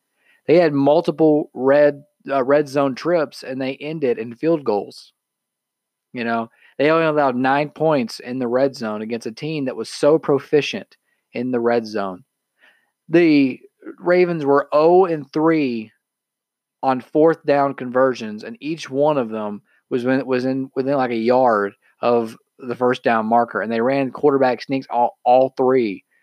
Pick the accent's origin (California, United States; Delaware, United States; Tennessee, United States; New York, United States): Tennessee, United States; Nashville; I'm not used to this. I'm from Nashville.